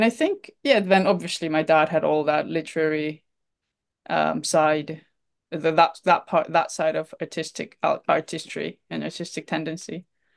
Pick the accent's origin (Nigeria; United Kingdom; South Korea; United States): South Korea; Daegu; Korea. I'm from Korea, South Korea.